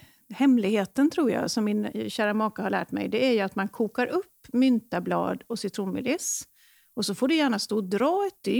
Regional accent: Jönköping, Jönköping County, Sweden; Jag kommer ju från Jönköpingstrakten, Smålands Jerusalem.

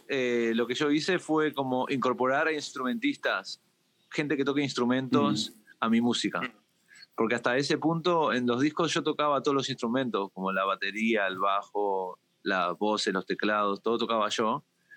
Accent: Uruguay; uruguayo, yo soy uruguayo

